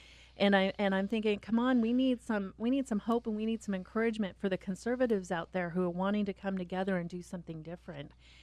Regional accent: Oregon, United States; And I am so proud to say that I'm from Oregon

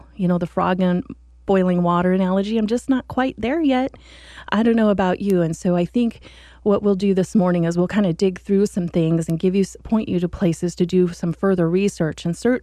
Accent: Oregon, United States; moving back to my home state where I've been gone

